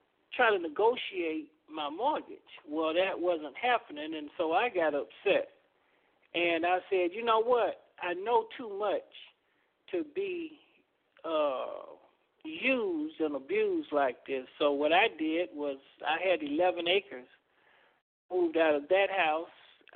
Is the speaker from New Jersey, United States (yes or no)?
no; Tuskegee, Alabama, United States; For me, is because I'm from Tuskegee, and Booker T really focused on teaching the citizens of Tuskegee self-reliance.